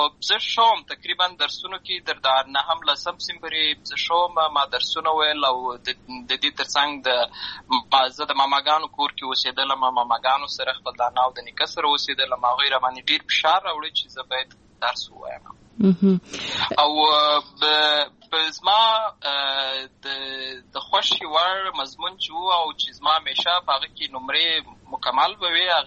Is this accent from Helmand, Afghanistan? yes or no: yes; Lashkargah, Helmand, Afghanistan; also born or lived in Uruzgan; زه په اصل کې د اروزګان ولایت یم، اما زه په هلمند ولایت لشکرګاه کې پیدا شوی یم، امالته لوی شوی یم، امالته مې ښوونځی لوستی دی، امالته مې ټول ژوند مې له هماغه ځای څخه پیل شوی دی، خو په اصل کې زه د اروزګان ولایت څخه.